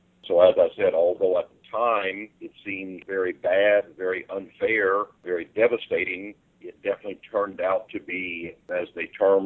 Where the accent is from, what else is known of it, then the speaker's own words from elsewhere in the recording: Cape Girardeau, Missouri, United States; Yes, I was born and raised in Cape Girardeau, Missouri. That's correct.